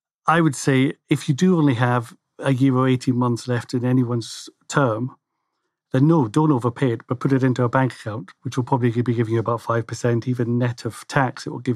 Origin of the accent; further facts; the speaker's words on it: Scotland, United Kingdom; I'm Scottish